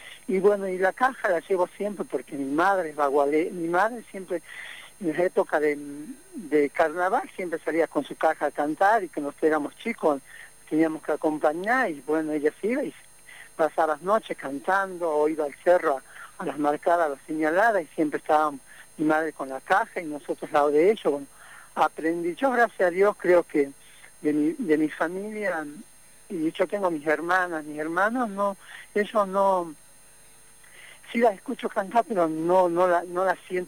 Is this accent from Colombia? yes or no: no; Salta, Argentina; yo soy de los Valles Calchaquí, que bueno, vivo en el campo